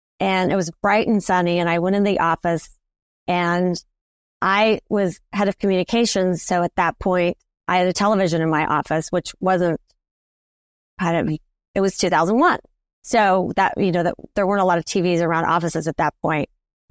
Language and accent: English; Wichita, Kansas, United States; also born or lived in New York; And I grew up in Wichita, Kansas, where I live now. And I lived in New York for 30 years.